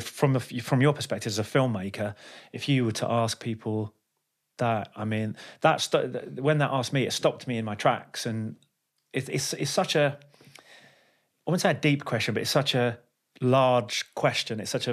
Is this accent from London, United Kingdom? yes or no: yes; London, United Kingdom; oh, I'm from London.